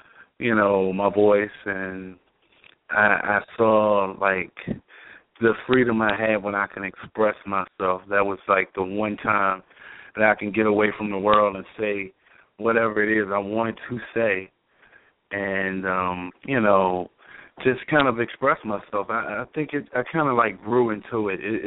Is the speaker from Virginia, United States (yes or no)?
yes; Richmond, Virginia, United States; also born or lived in Washington, D.C.; I'm from Richmond, Virginia. I grew up in Richmond, Virginia. I lived in Washington, D.C.